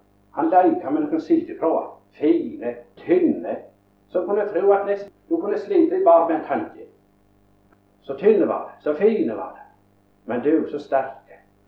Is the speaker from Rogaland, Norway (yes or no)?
no; Agder, Norway; Og de sånn jeg vet ikke hjemme i Setesdalen